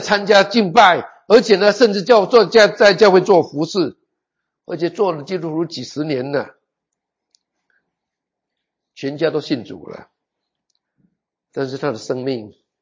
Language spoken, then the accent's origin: Chinese; Taiwan; 我是台湾人的教会了，我批评台湾人可以，因为我是台湾人。